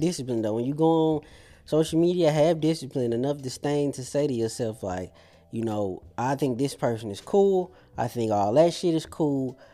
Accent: Missouri, United States; I'm from Missouri.

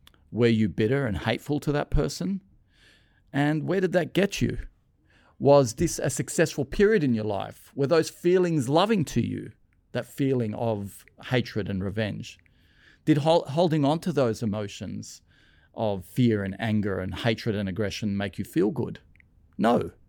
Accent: Lebanon; moved away; I was born and raised in Lebanon as a Catholic, and we went to church every Sunday.

